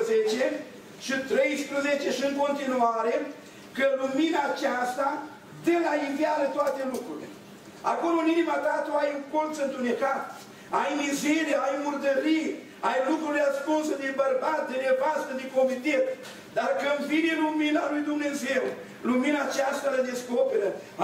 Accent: Cașoara, Romania; știți, sunt din Cașoara aici

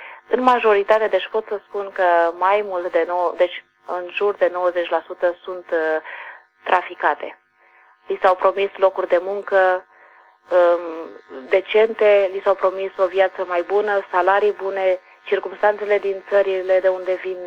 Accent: Romania; eu ca și româncă, deci noi vorbim

